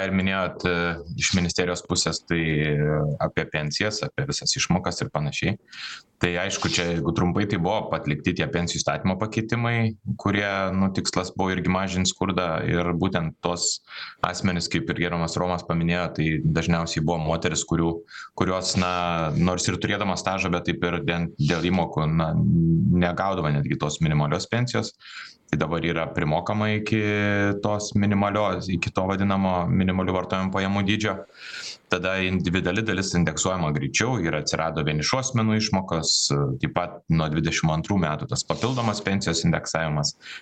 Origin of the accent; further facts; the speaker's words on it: Šiauliai, Šiauliai County, Lithuania; pats esu šiaulietis